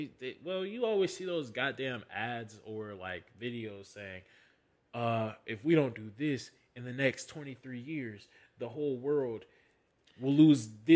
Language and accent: English; United States; born there; And I think that is my right since I was born in America, my nigga.